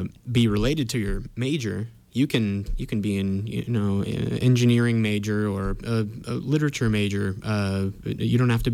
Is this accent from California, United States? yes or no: yes; Durham, California, United States; also born or lived in Chico; I'm from here in Chico, California, and yeah, born here and raised in nearby town Durham, and kind of grown up here in Butte County.